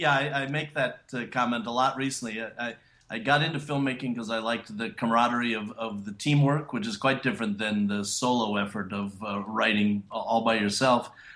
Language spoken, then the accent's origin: English; Rockford, Illinois, United States; I am a native Illinoisan. I grew up in mostly in Rockford, up on the border.